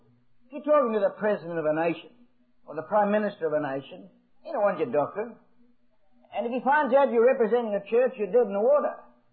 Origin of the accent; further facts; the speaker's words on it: Scotland, United Kingdom; I'm Scottish, so tears come quite easily.